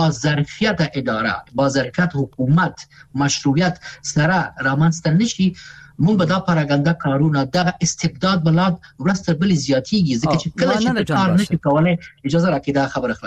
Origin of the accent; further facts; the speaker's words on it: Afghanistan; ځکه چې مونږ افغانان یو، کنه وطن خو زموږ دی